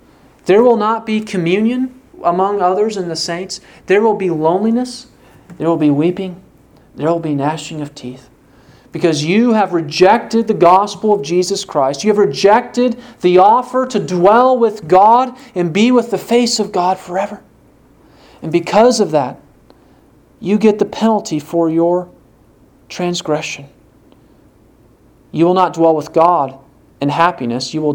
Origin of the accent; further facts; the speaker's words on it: Waverly, United States; When I grew up in Waverly, my brother and his class had identical twins.